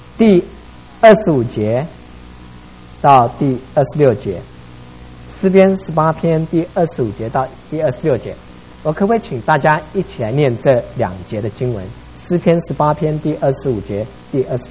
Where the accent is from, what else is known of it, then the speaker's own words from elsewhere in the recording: Taiwan; 你不像我们在台湾成长的过程里面呢，需要经过很多的竞争